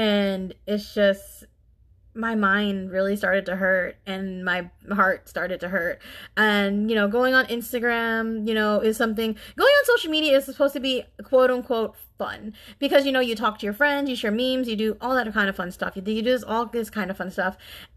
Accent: Philippines; I am a Filipino girl in this big world.

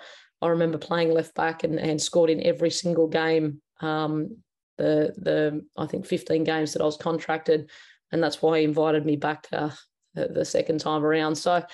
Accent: New South Wales, Australia; Western Sydney Wanderers, which is where I grew up in Western Sydney.

